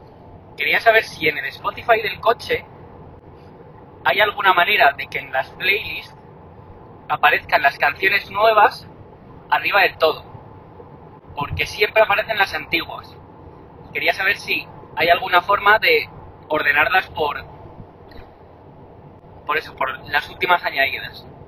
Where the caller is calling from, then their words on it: Madrid, Community of Madrid, Spain; de Madrid.